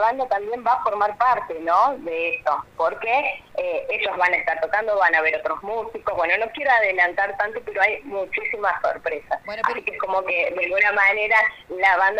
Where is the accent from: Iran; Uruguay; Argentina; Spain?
Argentina; Córdoba; now in Villa María, Argentina; yo vengo de Córdoba y la verdad que me quedé enamoradísima, encantadísima